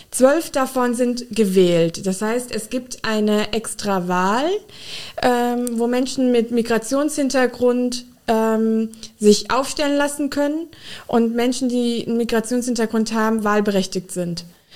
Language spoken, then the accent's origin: German; Frankenthal, Rhineland-Palatinate, Germany; Ich bin in der Pfalz in Frankenthal aufgewachsen